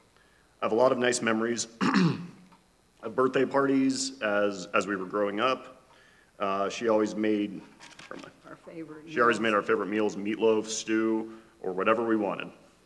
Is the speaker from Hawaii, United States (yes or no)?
no; Arizona, United States; I live in Colorado now. I grew up in Arizona, was born here, graduated high school here.